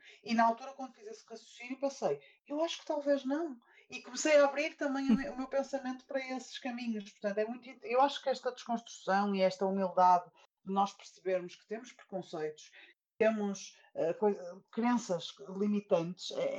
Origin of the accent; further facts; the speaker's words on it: Porto, Norte, Portugal; Então, eu sou do Porto, na Baixa, por exemplo